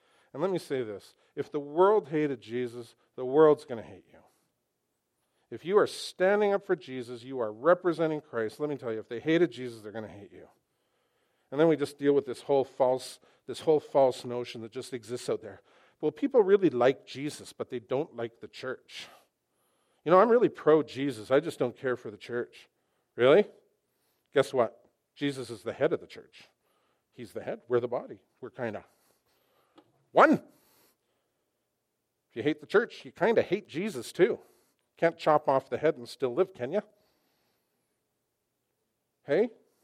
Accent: Vancouver, British Columbia, Canada; because I'm from Vancouver, sort of.

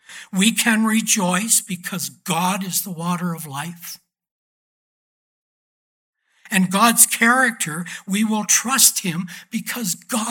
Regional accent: Creston, British Columbia, Canada; And my hometown of Creston, BC, if you go west from Creston, you have to cross over a significant pass.

